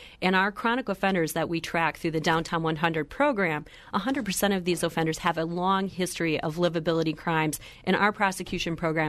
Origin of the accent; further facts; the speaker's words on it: Minnesota, United States; I grew up in Greater Minnesota, and I was raised to believe that public service is sort of the highest calling we can have.